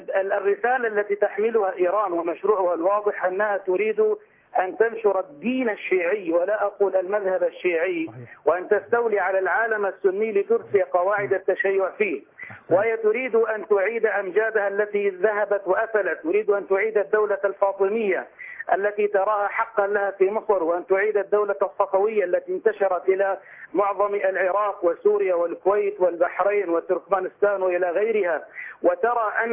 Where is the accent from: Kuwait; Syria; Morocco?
Syria; عندنا في سوريا